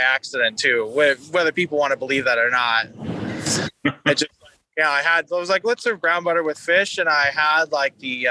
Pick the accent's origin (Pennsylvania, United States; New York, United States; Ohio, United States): Ohio, United States; Cleveland; Cause I grew up in Cleveland during summers.